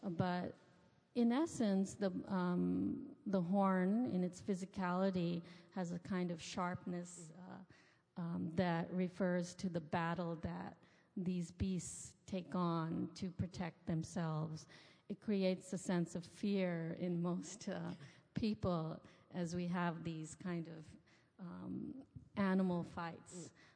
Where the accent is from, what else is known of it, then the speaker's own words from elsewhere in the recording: Queens, New York, United States; Growing up in New York, I grew up in Queens, and in Queens I was exposed to Jamaicans, Koreans, South Asians, the Irish, the Italians, and all these neighborhoods.